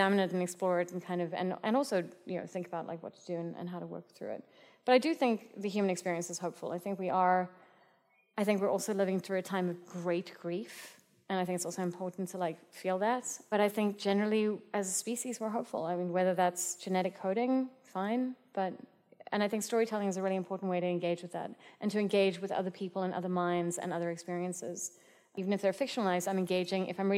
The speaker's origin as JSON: {"language": "English", "country": "South Africa", "said": "as a South African, having come from a very traumatized society"}